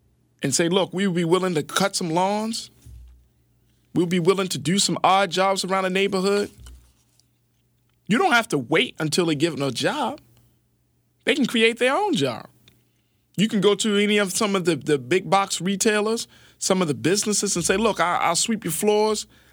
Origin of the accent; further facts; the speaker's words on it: Baltimore, Maryland, United States; Because if you grew up like I grew up in Baltimore City, that was not our options.